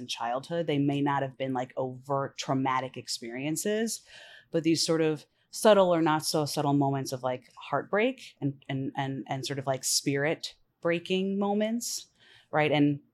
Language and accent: English; Manhattan, New York, United States; born there; I was born in Manhattan when we were, I'm a twin.